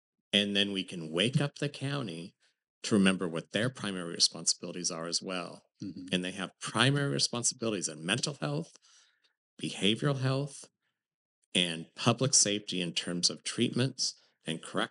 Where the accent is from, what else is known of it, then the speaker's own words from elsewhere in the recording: Portland, Oregon, United States; I'm sorry, this is my hometown. This isn't a political job for me.